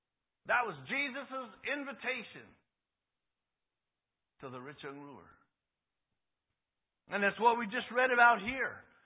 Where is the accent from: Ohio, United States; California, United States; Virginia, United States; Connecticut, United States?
California, United States; I remember when Brother Gary Miller told me one time, we grew up together in California.